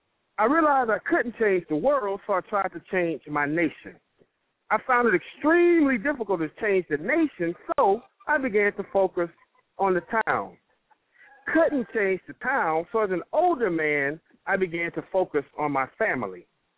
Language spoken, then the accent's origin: English; Jackson, Mississippi, United States; also born or lived in Hampton, Virginia / Chicago / Toledo, Ohio; now in Atlanta, United States; Born and raised in Jackson, but I left Jackson years ago.